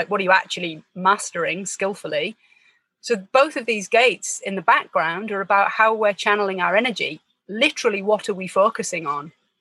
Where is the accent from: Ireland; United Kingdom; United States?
United Kingdom; England; I'm English, British.